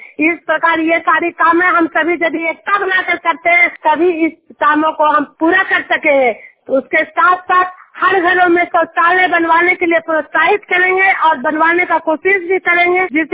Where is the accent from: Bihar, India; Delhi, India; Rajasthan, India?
Bihar, India; मैं नालंदा जिला हिंसा प्रखंड जुनियर गांव की निवासी हूँ